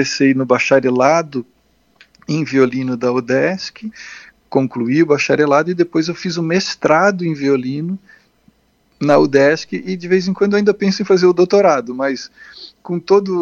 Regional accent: Florianópolis, Santa Catarina, Brazil; Eu, pelo sotaque, o pessoal já deve ter percebido, né? Eu sou manezinho da ilha de Florianópolis. Sou nascido, sou natural de Florianópolis. Fiz toda a minha formação musical aqui. Comecei a estudar violino com 7 anos de idade, eu estou com 51.

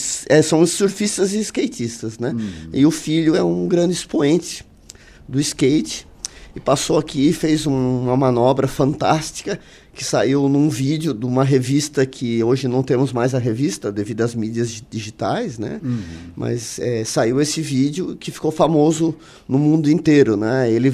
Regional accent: Urussanga, Santa Catarina, Brazil; Vocês são da onde? De Uruçanga. Bom, Uruçanga, pô, não é? Como é que tem skatista lá em Uruçanga?

